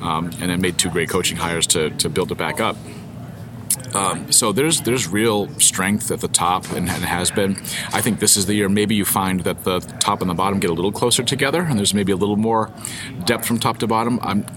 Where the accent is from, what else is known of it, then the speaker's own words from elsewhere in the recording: New England, United States; I grew up in New England. I'm a lifelong New Englander, and that was always my dream job, to work at Harvard